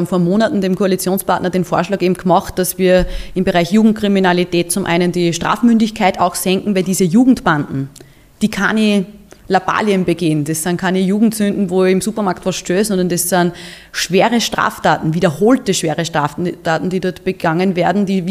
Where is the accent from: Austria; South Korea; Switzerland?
Austria; Upper Austria; In Oberösterreich, in meinem Heimatbundesland